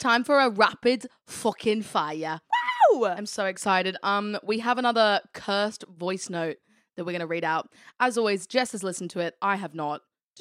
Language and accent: English; United Kingdom; we're British.